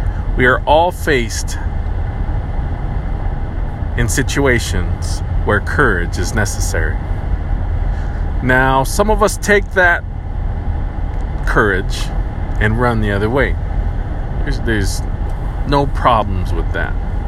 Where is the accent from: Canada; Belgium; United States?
United States; Pine Ridge Reservation, South Dakota; I grew up on the Pine Ridge Reservation, home of the Oglala Lakota people.